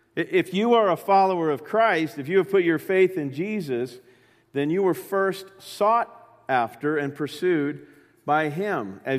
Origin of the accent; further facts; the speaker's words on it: California, United States; also born or lived in Florida / Indiana; I grew up in California. After California, I was in Florida. And then for a stint that I hope never to relive, I moved north into Indiana.